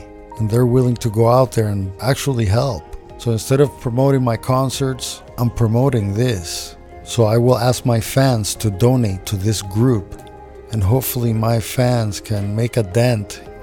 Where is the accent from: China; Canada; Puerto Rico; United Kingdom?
Puerto Rico; Growing up in Puerto Rico, my brother Jose and I spent a lot of time surfing and BMXing